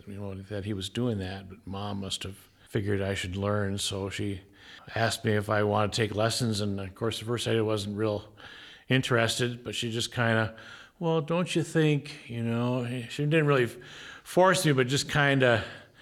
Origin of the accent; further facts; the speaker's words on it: Fargo, North Dakota, United States; I'm a fiddler from Fargo, North Dakota.